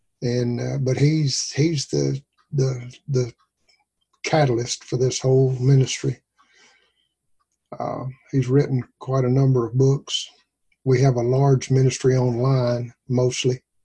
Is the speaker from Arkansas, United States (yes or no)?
yes; Arkansas, United States; I'm originally from Arkansas. I don't know if you could tell or not, but they say I have an accent, but I don't believe I do.